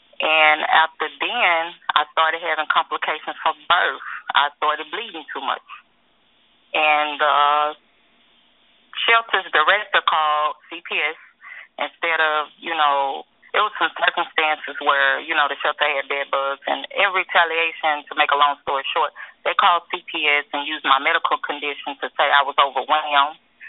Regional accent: Arkansas, United States; I'm from Arkansas.

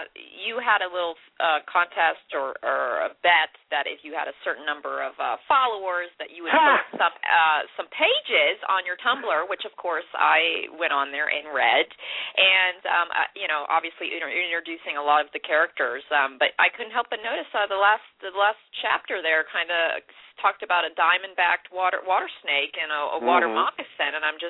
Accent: St. Petersburg, Florida, United States; I'm from St. Petersburg, Florida

